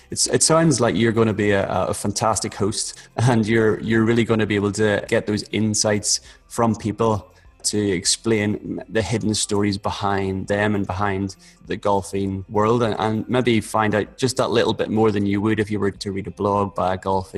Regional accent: Belfast, Northern Ireland, United Kingdom; because he actually comes from just very close to where I was brought up and live in Belfast, Northern Ireland.

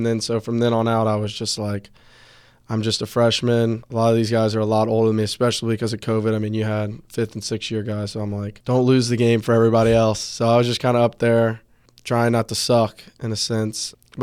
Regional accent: Baton Rouge, Louisiana, United States; I'm from Baton Rouge.

